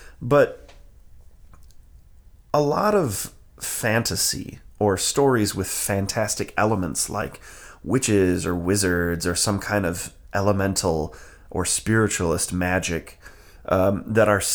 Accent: Wilson, North Carolina, United States; I grew up in Wilson, North Carolina. It's a small town about an hour east of Raleigh

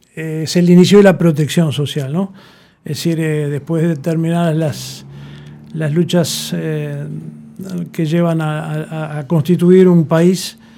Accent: Uruguay; Como uruguayo yo también me siento privilegiado por la cobertura amplia que tenemos de seguridad social en el país

